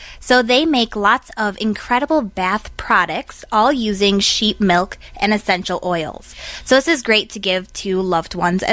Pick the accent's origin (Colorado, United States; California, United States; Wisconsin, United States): Wisconsin, United States; Cleveland; So with me, I brought in cheese from Saxon Creamery, located in my hometown of Cleveland, Wisconsin.